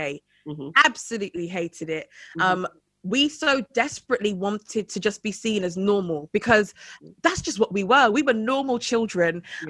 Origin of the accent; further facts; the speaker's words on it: London, United Kingdom; We grew up in West London. As my mum is from the beautiful island of Grenada, and my dad is from the land of gold. He's from Ghana.